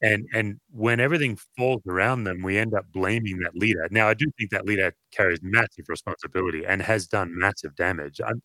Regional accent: Australia; Like, I'm an Aussie, and we Australians actually, we work hard to make you believe that we're laid back and relaxed.

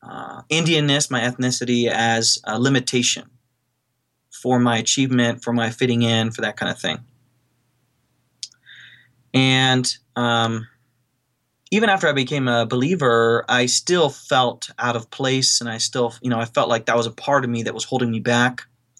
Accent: Ohio, United States; I grew up in North Central Ohio. And, you know, I grew up in a place where there wasn't a lot of diversity.

